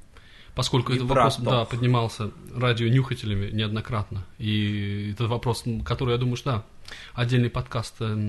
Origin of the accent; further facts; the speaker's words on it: London, United Kingdom; из Лондона.